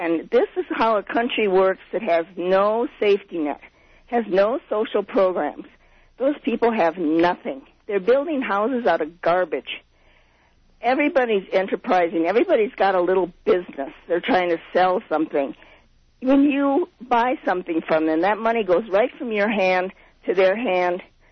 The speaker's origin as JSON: {"language": "English", "region": "Midwest", "country": "United States", "said": "Absolutely. I come from the Midwest."}